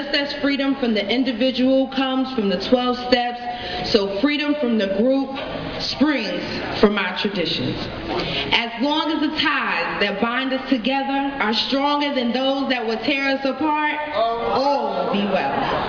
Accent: Mount Vernon, New York, United States; Hi, family. I'm an addict from Mount Vernon, New York.

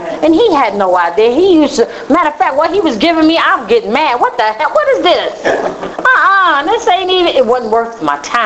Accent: Brooklyn, New York, United States; I'm going to tell you just a little bit about me because I'm originally from Brooklyn. I am an only child.

